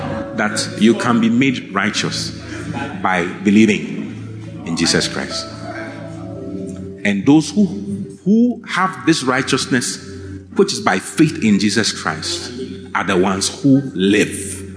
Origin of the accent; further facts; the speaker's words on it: Ghana; That's why I came all the way from Ghana.